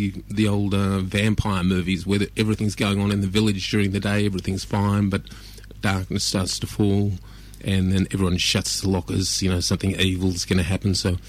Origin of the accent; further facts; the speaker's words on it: Sydney, New South Wales, Australia; I was schooled in the western suburbs of Sydney, then back to the inner city, yet that was only during school time. My out-of-school time was in the Snowy Mountains of New South Wales.